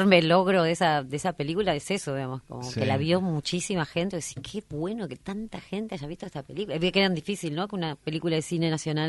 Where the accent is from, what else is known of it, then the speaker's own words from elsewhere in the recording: Rosario, Santa Fe, Argentina; now in Buenos Aires, Argentina; Yo soy de Rosario. Y no hace tanto que vivo en Buenos Aires, hace 12 Ajá. años que vivo en Buenos Aires.